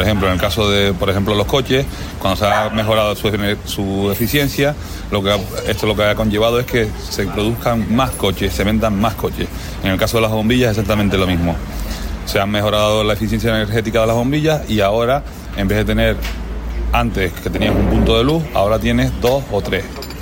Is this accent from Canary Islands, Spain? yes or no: yes; Buenavista del Norte, Canary Islands, Spain; Sí, yo soy de la isla de Tenerife, soy de Buenavista del Norte, un pueblo muy bonito. Y allí crecí